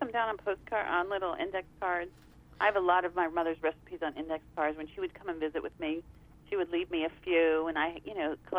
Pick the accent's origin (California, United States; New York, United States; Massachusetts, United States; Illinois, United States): New York, United States; It's basically the story of my life growing up in New York and the path that I took up until when she was diagnosed